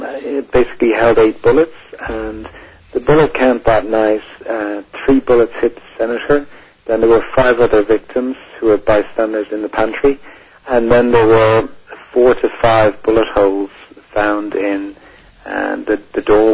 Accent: Dublin, Leinster, Ireland; now in London, United Kingdom; I'm originally from Dublin, and I've been living in London for the last 12, 13 years. And, it'd be kind of surprising that as an Irishman

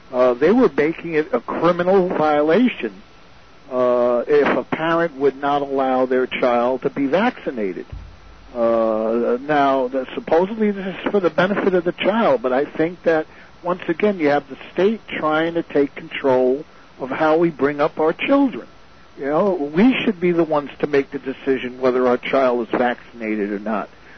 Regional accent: United States; As an American citizen, I have a problem with that.

